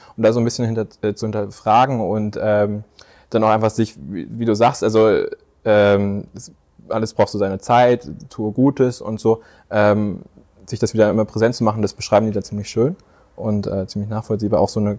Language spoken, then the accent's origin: German; Herdecke, North Rhine-Westphalia, Germany; born there; also born or lived in Dortmund / Plettenberg / Aschaffenburg; Ich bin in Herdecke in Nordrhein-Westfalen geboren, dann sind wir mal nach Dortmund gezogen, dann sind wir nach Plettenberg, Hering, Kerspenhausen, Hünfeld, Mansbach zwischenzeitlich, ich dann nach Stockheim, war mal in Aschaffenburg zwischenzeitlich.